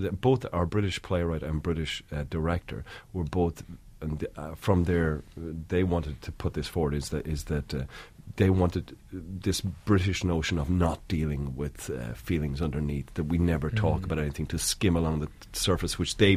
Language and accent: English; Ireland; growing up in Ireland